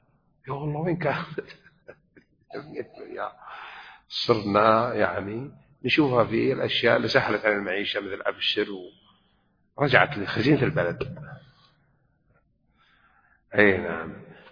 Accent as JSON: {"language": "Arabic", "town": "Mecca", "region": "Makkah Province", "country": "Saudi Arabia", "tie": "born or raised there", "said": "كانوا يفعلون شيء إلى حد قريب أنا حضرته وأنا صغير في مكة"}